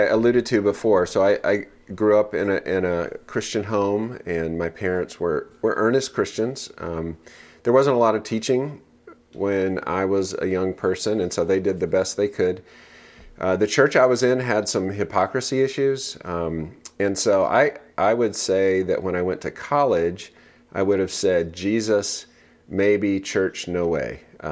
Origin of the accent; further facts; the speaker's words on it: the South, United States; which actually I find growing up in the South is somewhat refreshing because the people who are at church want to be at church.